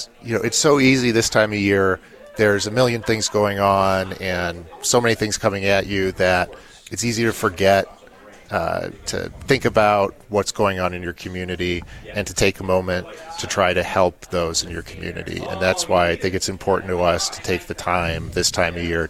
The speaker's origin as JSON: {"language": "English", "town": "Chicago", "region": "Illinois", "country": "United States", "lives_now": "West Hartford, United States", "said": "So I'm actually from the Chicago area. I'm not from Connecticut."}